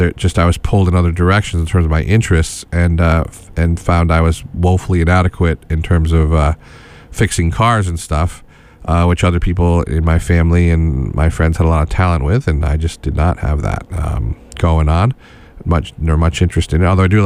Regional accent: Schenectady, New York, United States; It resonated with my own experience of other working class people I grew up with in Schenectady, New York, and around there.

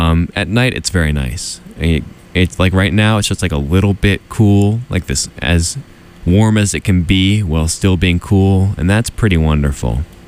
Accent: Washington, District of Columbia, United States; That always reminds me of home, because we have lots. I'm from Washington, D.C. We got cherry blossoms all over the place.

